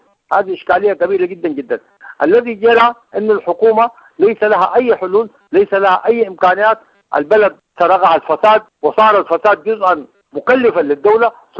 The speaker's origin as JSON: {"language": "Arabic", "country": "Sudan", "said": "كان في الكهرباء قاطع عندنا في السودان بكهرباء عامة"}